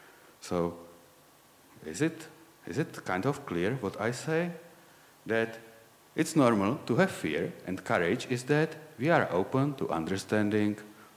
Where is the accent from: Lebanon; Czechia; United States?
Czechia; English is a second language; I was raised here in Czech Republic, and after the fall of communism in late 1980s or at the beginning of 1990s, here was re-established Boy Scouting